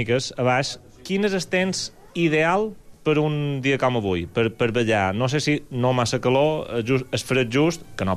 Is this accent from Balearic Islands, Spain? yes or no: yes; Artà, Balearic Islands, Spain; jo vinc d'Artà. Artà hi ha molta multitud, hi ha una gentada.